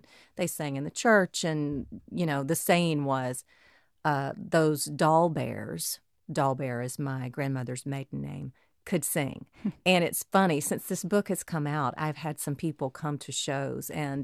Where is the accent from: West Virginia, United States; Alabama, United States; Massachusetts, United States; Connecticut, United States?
Alabama, United States; Frankville; when I was growing up in Frankville, Alabama